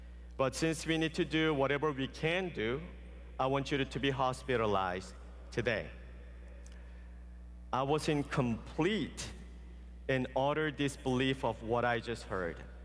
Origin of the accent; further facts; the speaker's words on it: South Korea; now in United States; So I went to Korea, my home country.